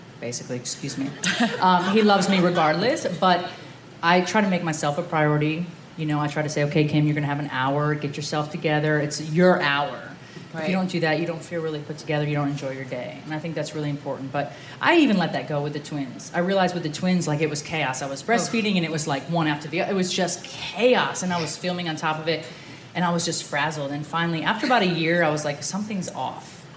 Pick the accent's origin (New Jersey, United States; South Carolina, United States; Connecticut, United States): Connecticut, United States; I grew up in Connecticut, which is far different than Montana.